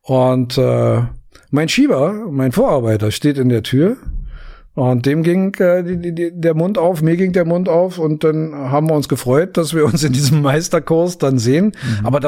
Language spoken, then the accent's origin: German; Berlin, Germany; ich bin 54 Jahre alt inzwischen, bin geboren in West-Berlin, in Neukölln. Ich habe die Hauptschule in Moabit besucht.